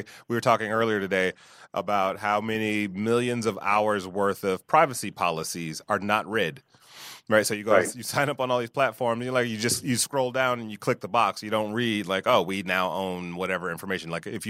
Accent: Detroit, Michigan, United States; I grew up in Detroit, so there's a lot of people I avoid.

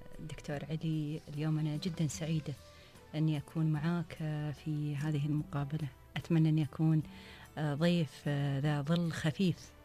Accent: United Arab Emirates; إحنا من الإمارات،

